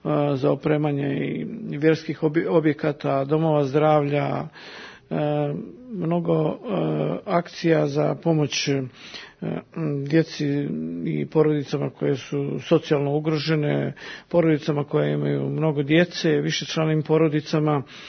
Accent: Karlovac County, Croatia; born there; also born or lived in Obrenovac; now in Banja Luka, Bosnia and Herzegovina; Ja sam, živim u Republici Srpskoj, u Banja Luci, ali sam rođen u Republici Srpskoj Krajini, na Kordunu. Prošao toga mnogo, tu Golgotu, istjerivanja i prognan sam 95. u Oluji. Živio 4 godine u Obrenovcu.

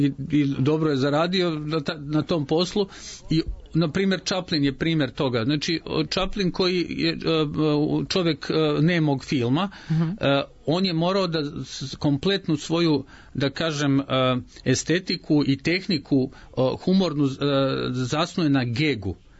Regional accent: Užice, Šumadija and Western Serbia, Serbia; ja sam rođeni Užičanin i onda stalno kažu, vi ste Užičani, duhoviti i tako

